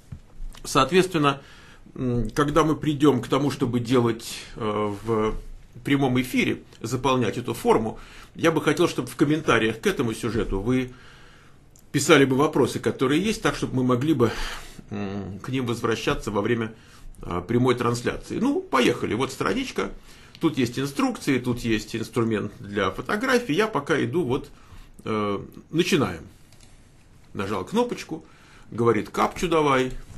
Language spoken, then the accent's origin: Russian; Moscow, Russia; born there; я родился в Москве, правда